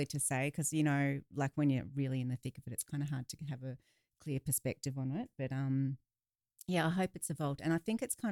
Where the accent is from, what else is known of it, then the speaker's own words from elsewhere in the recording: Australia; accent: Australian; So I've had to work to try to, you know, get back to my Australian accent on those two songs.